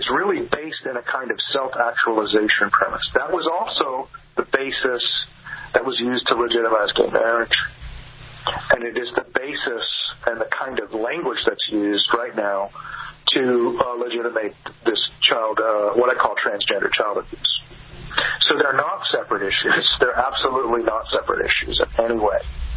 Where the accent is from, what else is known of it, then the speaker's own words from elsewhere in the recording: Texas, United States; I grew up here in Texas, so before I could shoot and hunt, when I was a young boy, I used to use an Apache throwing stick